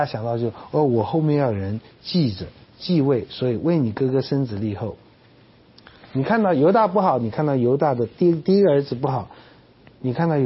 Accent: China; 我觉得虽然是我们中国人观念，几千年来都是这样观念，传宗接代

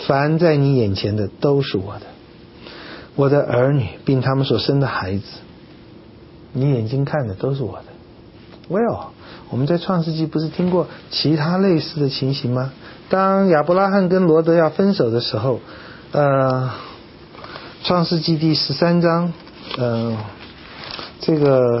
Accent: China; 这我们中国人就很懂了

